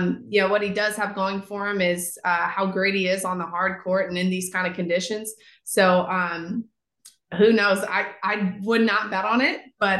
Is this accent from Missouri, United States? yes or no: yes; St. Louis, Missouri, United States; one of my lifelong career goals is to bring a professional tennis tournament to the city of St. Louis, my hometown.